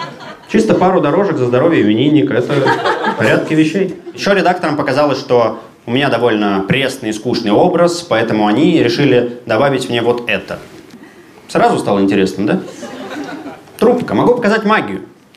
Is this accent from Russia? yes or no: no; England, United Kingdom; Russian is a second language; Я из Англии, поэтому начать сегодня хотелось бы с классического английского анекдота.